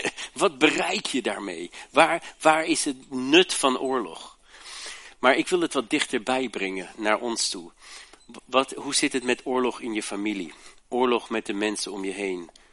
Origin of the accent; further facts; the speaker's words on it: Germany; nog in de oorlog geboren, de Tweede Wereldoorlog. Ik moet zeggen, ik ben opgegroeid in Duitsland